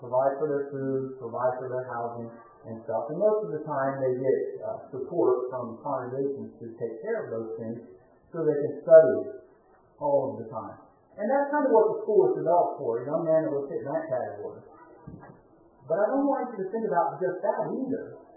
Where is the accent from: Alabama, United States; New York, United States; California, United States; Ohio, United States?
Ohio, United States; Lake Milton; my hometown, Lake Milton, Ohio.